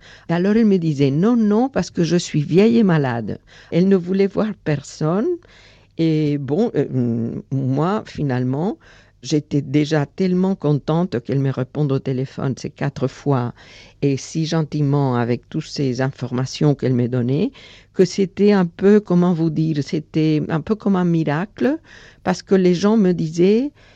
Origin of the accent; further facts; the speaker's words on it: Spain; French is a second language; now in Barcelona, Spain; je suis espagnole, j'habite Barcelone.